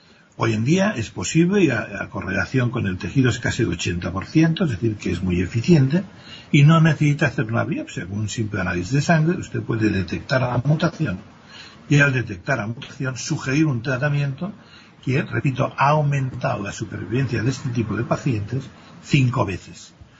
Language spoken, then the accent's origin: Spanish; Catalonia, Spain; yo soy de Cataluña